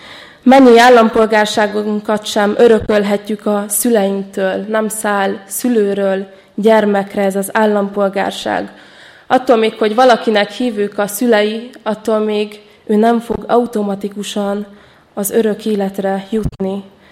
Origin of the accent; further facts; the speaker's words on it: Hungary; Mi magyarok vagyunk, magyarul beszélünk